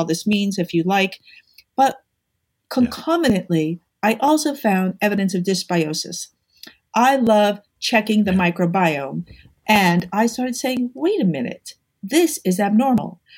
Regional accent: New York, United States

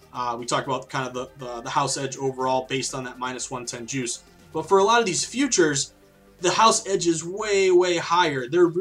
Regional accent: Philadelphia, Pennsylvania, United States; I'm from Philadelphia, I'm a diehard Eagles fan.

